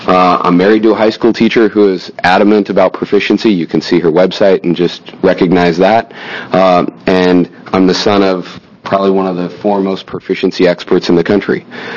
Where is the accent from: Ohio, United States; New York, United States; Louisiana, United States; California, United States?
New York, United States; Albany; I grew up in Albany. I've lived there over 20 years. I own a house there, and I'm a product of the school district.